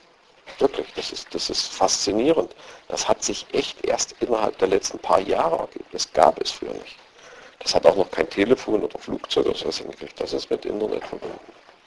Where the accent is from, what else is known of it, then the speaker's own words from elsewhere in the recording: East Germany, Germany; Ich komme ja aus der DDR-Zeit, wo Riesenhoffnungen waren und wo mit der Wende sich eigentlich jeder erhofft hat, es wird jetzt besser